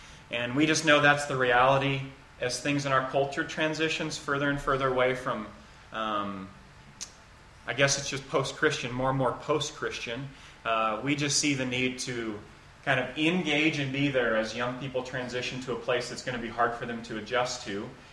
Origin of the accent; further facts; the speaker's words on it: Kansas, United States; I grew up in Kansas in a church attending home.